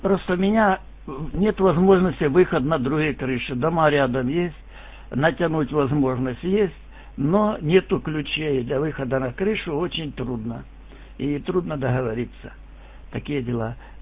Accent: Belgorod, Belgorod Oblast, Russia; Я вот из Белгорода, возле Белгорода

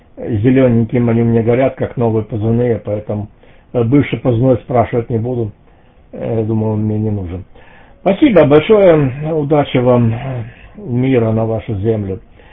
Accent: Krasnodar Krai, Russia; now in Germany; Я сам из Краснодарского края.

